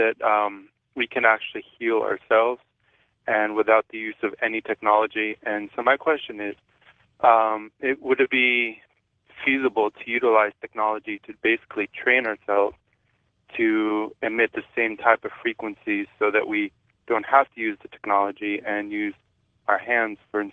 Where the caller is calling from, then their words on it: Daly City, California, United States; I'm calling from San Francisco.